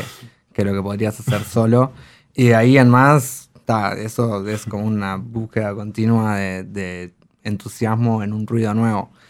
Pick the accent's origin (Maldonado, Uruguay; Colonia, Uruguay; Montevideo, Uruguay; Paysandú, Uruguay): Maldonado, Uruguay; Yo soy de Maldonado